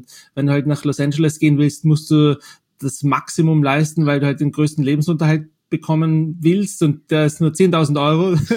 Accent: Austria; hey, ich komme aus Österreich

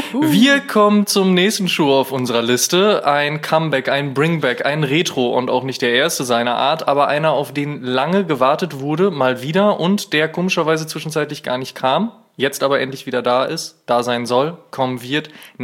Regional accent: Berlin, Germany; ich komme aus Berlin

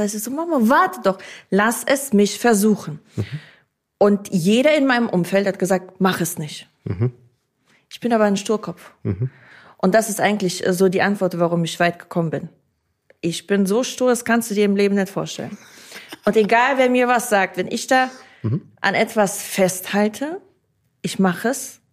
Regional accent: Mannheim, Baden-Württemberg, Germany; also born or lived in Russia; Wir kommen ursprünglich aus Russland.

